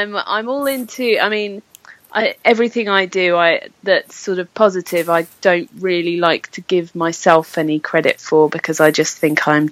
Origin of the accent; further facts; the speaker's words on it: South East England, United Kingdom; now in London, United Kingdom; I come from originally a tiny little village in Sussex on the coast, and I've lived in London for the past 4 years.